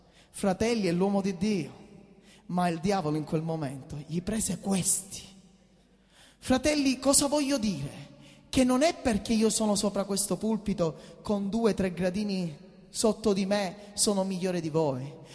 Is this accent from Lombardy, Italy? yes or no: no; Palermo, Sicily, Italy; sono cresciuto da buon palermitano in quella che è la nostra città.